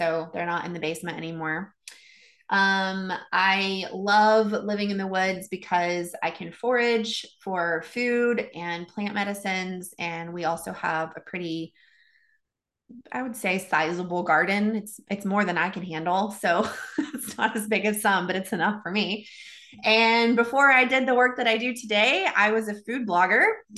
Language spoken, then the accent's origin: English; Texas, United States; I was raised in Texas on a horse ranch. My parents raised and bred quarter horses and then paint horses.